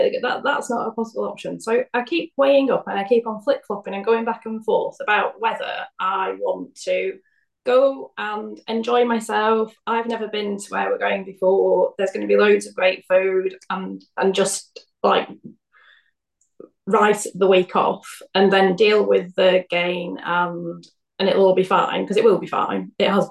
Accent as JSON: {"language": "English", "town": "Blackburn", "region": "North West England", "country": "United Kingdom", "lives_now": "Birmingham, United Kingdom", "said": "So I live in Birmingham. Yeah, I'm from Blackburn, which is like North England."}